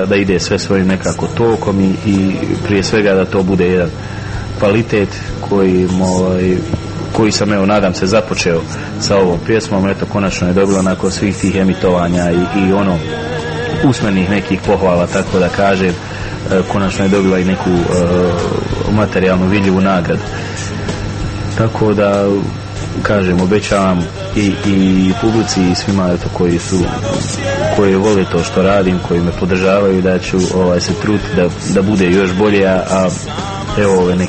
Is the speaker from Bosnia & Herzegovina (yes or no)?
yes; Bosnia & Herzegovina; ja sam Bosanac i Balkanac prije svega, tako da ne smijem i ne mogu bježati od svojih korijena.